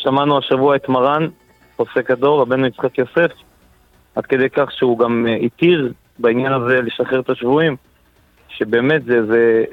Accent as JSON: {"language": "Hebrew", "town": "Bnei Brak", "region": "Tel Aviv District", "country": "Israel", "tie": "born or raised there", "said": "כולנו היינו ילדים בבני ברק"}